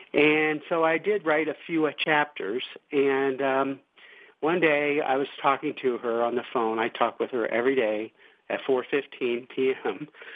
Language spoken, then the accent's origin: English; Iowa, United States; now in Las Cruces, United States; I was born in Iowa. I was born and raised there. I lived much of my childhood on a small farm. And I went to Iowa State University